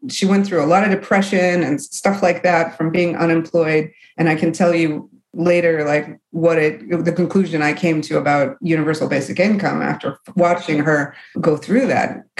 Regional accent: Michigan, United States; And I'm from the Rust Belt. I'm from Michigan.

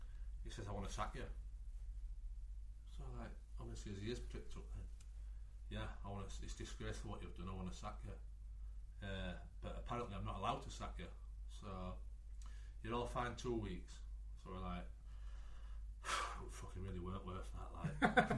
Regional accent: York, Yorkshire and the Humber, United Kingdom; from York.

